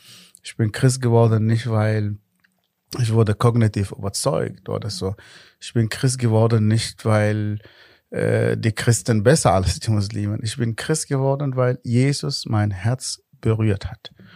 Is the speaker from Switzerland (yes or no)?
no; Northern, Sudan; German is a second language; now in Germany; ich bin in einer islamischen Familie geboren im Nordsudan.